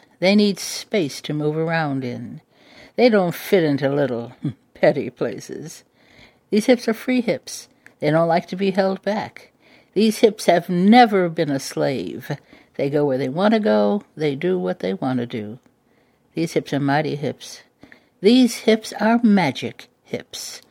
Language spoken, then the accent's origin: English; United States; I'm an American poet.